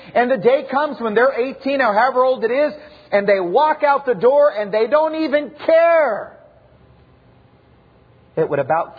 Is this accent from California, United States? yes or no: no; Texas, United States; But I'm telling you, it's growing up in South Texas, We used to have a big bull on the farm.